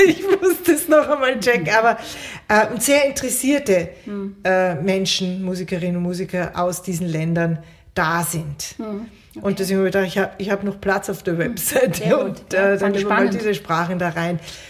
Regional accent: Austria; ich bin ja Österreicherin

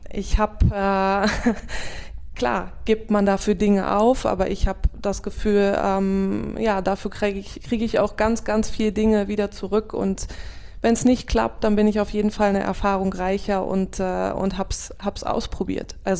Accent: Osterode, Lower Saxony, Germany; moved away as an adult; now in Netherlands; Ich bin 39 Jahre, aufgewachsen in Osterode und lebe jetzt seit 8 Jahren in Holland. Ich bin damals für meinen Job nach Holland gegangen

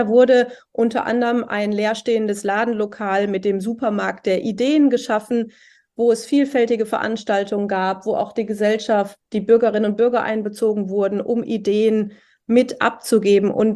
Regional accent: Oberhausen, North Rhine-Westphalia, Germany; Naja, ich komme ja aus Oberhausen, mitten im Ruhrgebiet.

